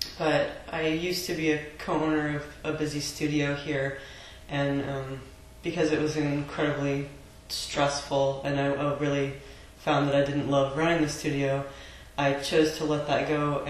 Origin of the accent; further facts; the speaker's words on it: Ketchikan, Alaska, United States; I grew up in Alaska in this small town called Ketchikan.